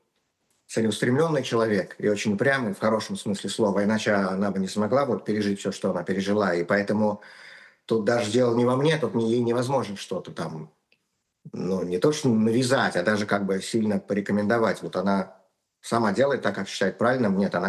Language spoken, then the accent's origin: Russian; Moscow, Russia; я москвич в пятом поколении. То есть прапрадед мой … был купцом второй гильдии в Москве, это отец прабабушки, был купцом второй гильдии в Москве во второй половине 19 века.